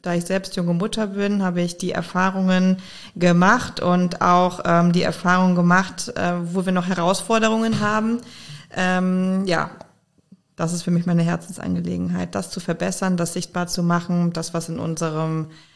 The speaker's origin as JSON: {"language": "German", "town": "Koblenz", "region": "Rhineland-Palatinate", "country": "Germany", "tie": "born or raised there", "also_born_or_lived": "Konstanz / Schwäbisch Hall", "said": "ich fühle mich eigentlich als gebürtige Koblenzerin, auch wenn ich in Konstanz geboren wurde und auch mal eine gewisse Zeit in Schwäbisch Hall gelebt habe. Aber seitdem ich ungefähr 3 bin, lebe ich in Koblenz, habe sozusagen den Großteil meiner Kindheit und Jugend verbracht in Koblenz"}